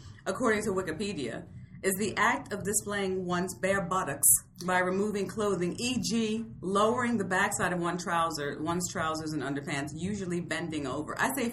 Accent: Maryland, United States; I'm proud to say that in my home state of Maryland

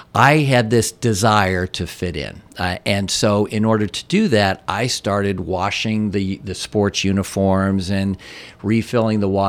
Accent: Urbandale, Iowa, United States; I'm growing up in Urbandale, Iowa

